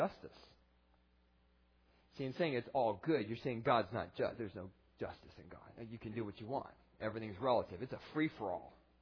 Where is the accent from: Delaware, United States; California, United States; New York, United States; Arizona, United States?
Arizona, United States; I mean, I'm from Arizona, and I'm like, you know what?